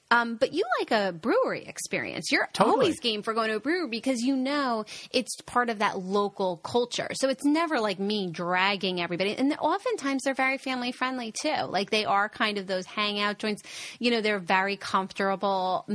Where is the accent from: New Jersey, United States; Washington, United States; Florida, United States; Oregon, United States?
New Jersey, United States; Well, yeah, because I'm from New Jersey.